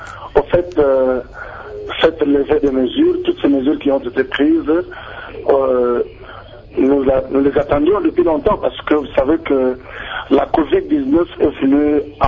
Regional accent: Kongo Central, DR Congo; par exemple chez nous au Congo central, qu'il y a eu une baisse sensible des cas de contamination.

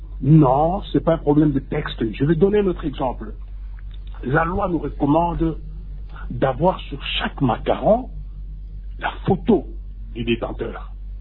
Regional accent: DR Congo; je le dis en tant que Congolais.

